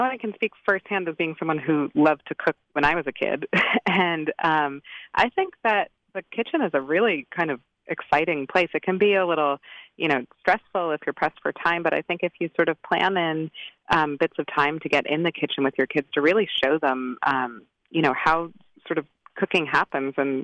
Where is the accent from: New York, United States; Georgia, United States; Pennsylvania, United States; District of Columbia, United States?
New York, United States; even though I'm not, you know, from St. Vincent, I'm from New York